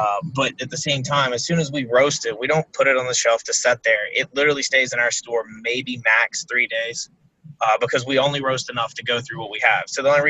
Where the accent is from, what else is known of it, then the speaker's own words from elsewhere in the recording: North Carolina, United States; now in Jacksonville, United States; because I grew up in North Carolina, small town.